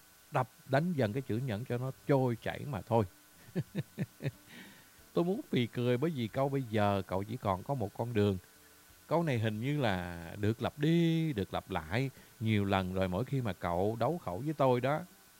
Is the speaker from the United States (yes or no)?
yes; United States; Tôi sinh ra và tôi lớn lên tại Hoa Kỳ. Tôi mang quốc tịch Hoa Kỳ nhưng mà không ảnh hưởng nhiều về cái lối sống của Hoa Kỳ.